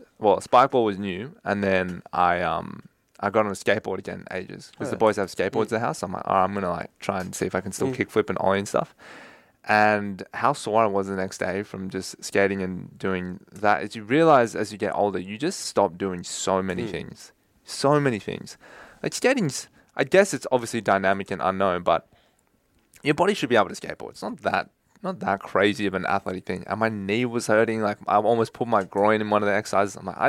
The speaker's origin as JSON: {"language": "English", "region": "New South Wales", "country": "Australia", "tie": "born or raised there", "said": "when I grew up in the North Shore is not known for producing like insane athletes, right? In Australia"}